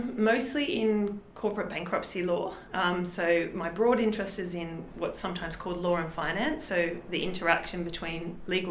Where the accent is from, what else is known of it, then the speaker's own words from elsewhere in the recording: Australia; now in Oxford, United Kingdom; So I grew up in Australia and I did my undergraduate studies in Australia.